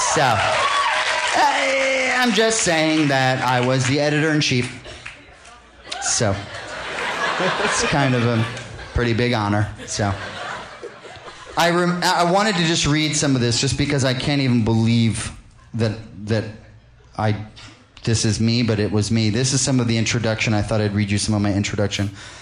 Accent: Princeton, New Jersey, United States; I grew up in Princeton, New Jersey.

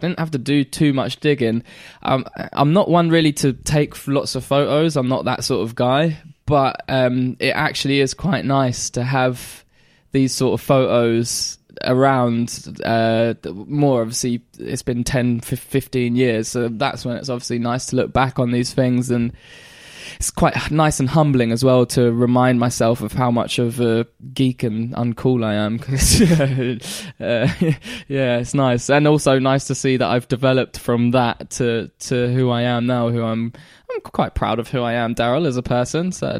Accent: London, United Kingdom; even just through acting or just growing up in London and stuff

